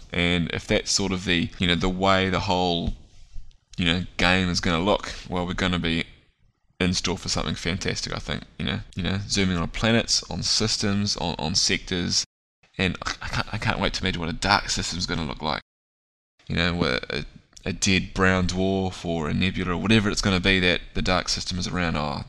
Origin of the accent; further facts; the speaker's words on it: New Zealand; I've always been proud of being a New Zealander. Mum's English, but you know, I live in New Zealand, I'm really proud